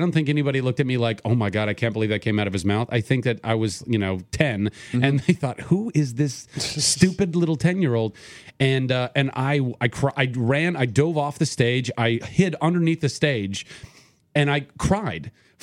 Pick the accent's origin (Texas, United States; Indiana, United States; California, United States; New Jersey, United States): California, United States; Ventura; born or raised there